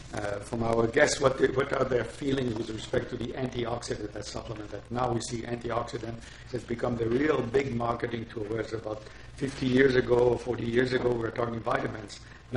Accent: France; English is a second language; since I come from France

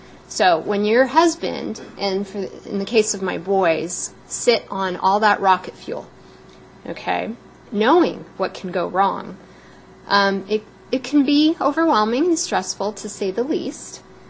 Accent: Cornwall, Ontario, Canada; I grew up in Cornwall, brother in Ottawa, family, and, we're in Kingston.

